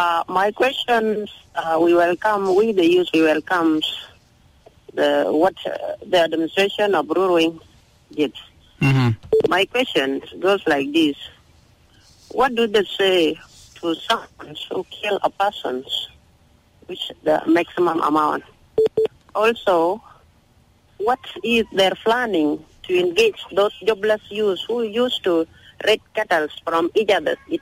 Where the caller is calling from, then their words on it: Kwajok, Warrap, South Sudan; Yeah, you are connected with … all the way from Kwajok.